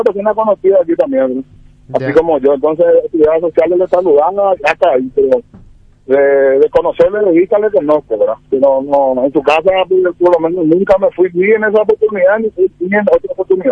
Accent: Pedro Juan Caballero, Amambay, Paraguay; Soy crecido, nací y me crié aquí en Pedro Juan Caballero

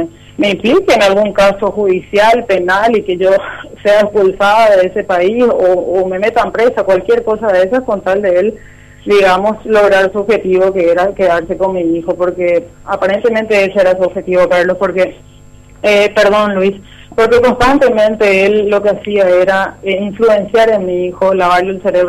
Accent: Paraguay; somos dos ciudadanos paraguayos. Yo soy paraguaya de 31 años

